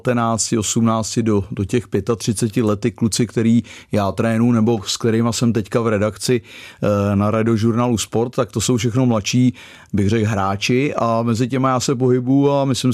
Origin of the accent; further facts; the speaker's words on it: Prague, Czechia; já jsem vyrostl ve Spartě, jsem z Břevnova teda